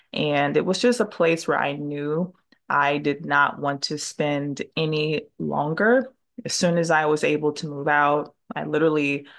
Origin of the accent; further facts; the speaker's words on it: Detroit, Michigan, United States; So the neighborhood that I grew up in West Detroit, it's off of Dexter Avenue and Troy Road.